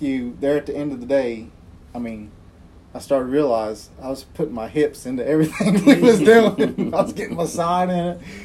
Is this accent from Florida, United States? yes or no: yes; Florida, United States; I come up in a rough school in Florida when I was little